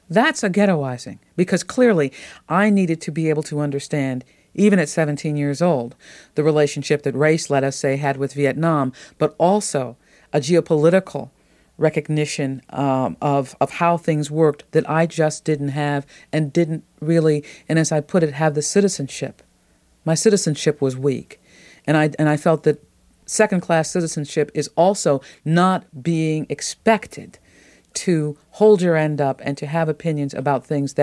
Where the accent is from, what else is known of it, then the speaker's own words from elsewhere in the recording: Midwest, United States; And so I could tell, growing up in the Middle West, all sorts of things by the glances and comments from white people.